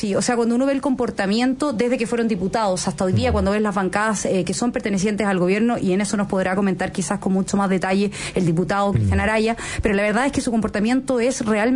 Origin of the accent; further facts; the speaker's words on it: Maullín, Los Lagos, Chile; yo me acuerdo en los tiempos de mi infancia donde en Maullín, Puerto Montt, tú podías caminar por las calles tranquilamente